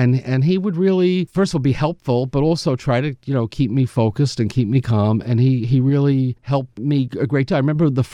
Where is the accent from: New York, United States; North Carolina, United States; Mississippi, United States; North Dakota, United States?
New York, United States; so I was from Nassau.